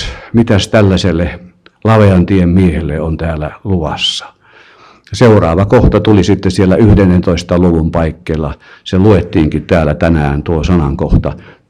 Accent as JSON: {"language": "Finnish", "region": "Ostrobothnia", "country": "Finland", "tie": "born or raised there", "said": "kun minä kasvoin Pohjanmaalla, Karjalasta päin minunkin vanhempani on kyllä sinne tulleet sodan jaloissa."}